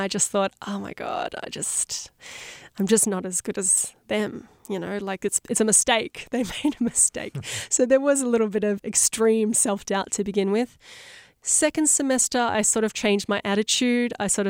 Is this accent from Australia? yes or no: yes; Australia; because I'm Australian, Australia's just a little bit far away.